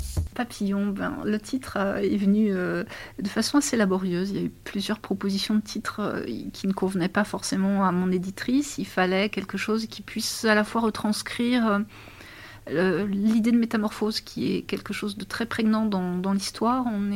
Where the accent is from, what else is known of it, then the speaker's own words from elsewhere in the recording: Crépy-en-Valois, Hauts-de-France, France; born there; Je suis née à Crépy, ma famille, une partie de ma famille vit à Crépy, j'ai des amis à Crépy, donc oui, bien sûr, je suis encore dans l'Oise.